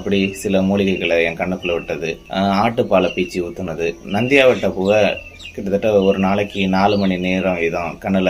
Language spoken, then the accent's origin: Tamil; Shanmuganathapuram, Tamil Nadu, India; என்னோட சொந்த ஊர் புதுக்கோட்டை மாவட்டம் சண்முகநாதபுரம். அங்கே தான் நான் பிறந்தேன்.